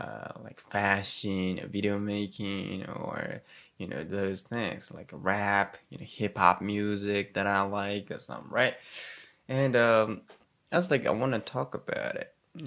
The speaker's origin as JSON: {"language": "English", "country": "Japan", "first_language": "ja", "second_language": "English", "said": "Japanese is my native tongue, so yeah, that's the reason why I've been doing this, my podcast in Japanese entirely."}